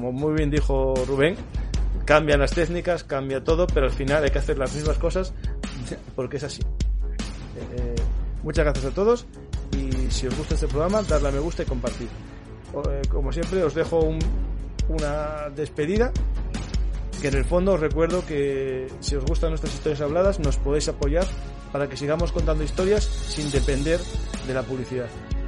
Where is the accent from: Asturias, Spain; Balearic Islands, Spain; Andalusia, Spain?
Asturias, Spain; porque como soy asturiano, pues espero que te haya gustado.